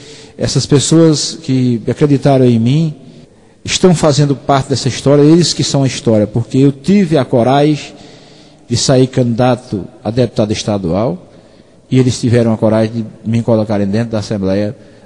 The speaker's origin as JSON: {"language": "Portuguese", "region": "Ceará", "country": "Brazil", "also_born_or_lived": "Goiás", "said": "Eu tinha vontade de voltar para a minha terra, e chegando aqui no Ceará, eu comecei a perceber"}